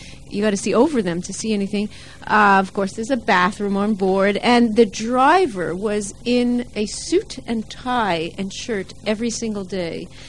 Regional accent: New York, United States; No, because I'm from New York and didn't recognize any corners.

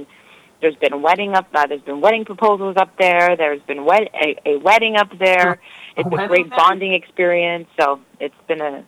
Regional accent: Toronto, Ontario, Canada; being born and raised in Toronto and just being a part of that culture.

